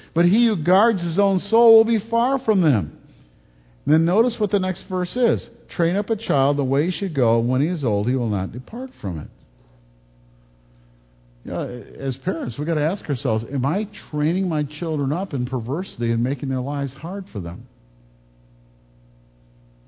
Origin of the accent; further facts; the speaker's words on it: Detroit, Michigan, United States; I grew up in Detroit.